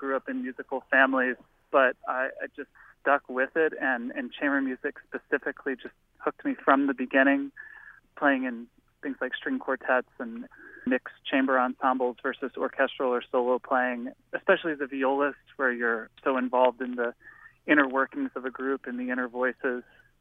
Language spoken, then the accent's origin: English; Baton Rouge, Louisiana, United States; I remember the first time I heard chamber music performed. I was just, in Louisiana Public Schools, actually in Baton Rouge at the time